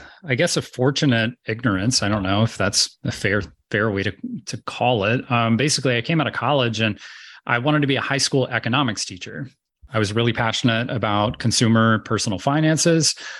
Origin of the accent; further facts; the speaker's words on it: Georgia, United States; And one of those roles happened to be a job in my hometown in Georgia for a junior Salesforce administrator position.